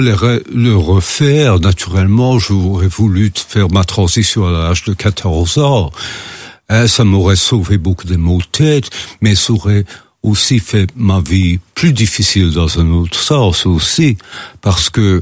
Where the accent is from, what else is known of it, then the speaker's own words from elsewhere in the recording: Belgium; je suis quand même embarrassé parce que je suis belge.